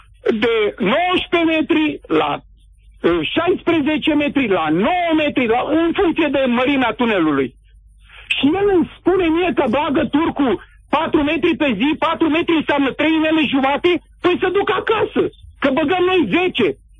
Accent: Piatra Neamț, Neamț County, Romania; eu sunt moldovean, vă sunt de la Piatra Neamț și sunt mândru. Vin din sud după 25 de ani de okay. cohabitare cu moldoveni ăștia și m-am obișnuit.

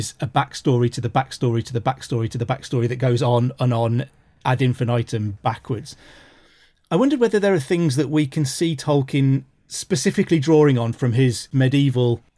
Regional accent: Wolverhampton, West Midlands, United Kingdom; Yeah, I'm from Wolverhampton, which is kind of the next city just to the west of Birmingham.

